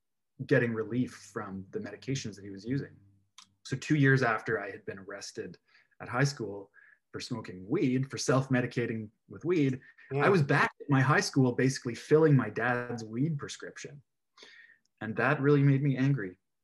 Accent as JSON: {"language": "English", "town": "Toronto", "region": "Ontario", "country": "Canada", "tie": "born or raised there", "said": "I grew up watching it was Channel 44 for me in the Greater Toronto area."}